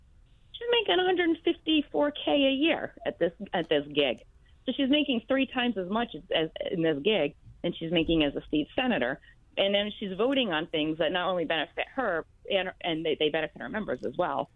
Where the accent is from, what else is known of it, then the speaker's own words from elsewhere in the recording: Connecticut, United States; moved away; I mean, I grew up in Connecticut, and I left for a little over a decade.